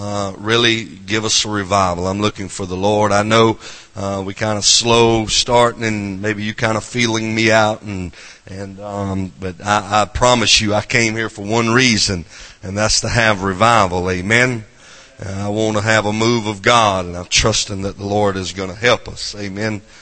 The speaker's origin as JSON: {"language": "English", "region": "the South", "country": "United States", "accent": "southern", "said": "You'd probably already figured out my southern accent, and I reckon you're getting used"}